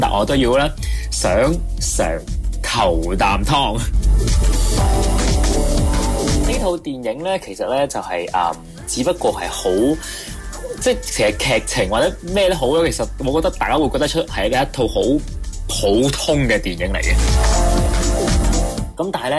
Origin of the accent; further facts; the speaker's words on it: Guangzhou, Guangdong, China; 咁啊，当年咧，我仲喺中国，系啦。咁啊，当年嘅时候咧，我系一个人咧，系去到香港，我家乡喺广州啦